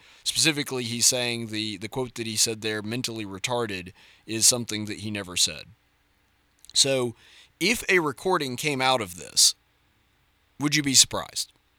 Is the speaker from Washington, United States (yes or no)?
no; Alabama, United States; So as a Southerner, does this matter to you? Does it bother you? I mean, you guys are all from Alabama just like me.